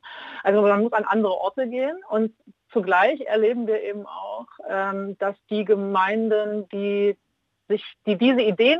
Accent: East Germany, Germany; born there; Ich bin ja in der ehemaligen DDR geboren

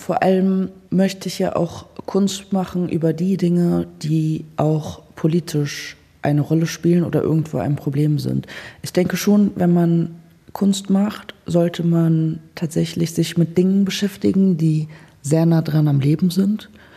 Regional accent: Dersim, Tunceli Province, Turkey; Das ist aus der Region, aus Dersim, wo ich herkomme, heißen wirklich tatsächlich sehr viele so.

